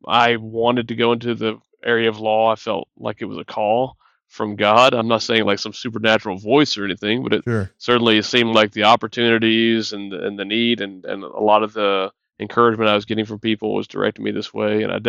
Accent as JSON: {"language": "English", "town": "Houston", "region": "Texas", "country": "United States", "tie": "born or raised there", "said": "Well, I was born in the Houston, Texas area. I've been a Texas guy, Texas boy, my whole life. And now live a little bit north of Austin, Texas."}